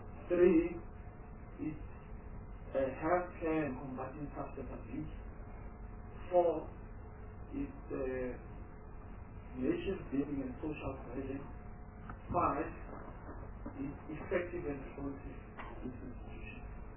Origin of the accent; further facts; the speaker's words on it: Israel; I'm very passionate about Israel because I come from Israel.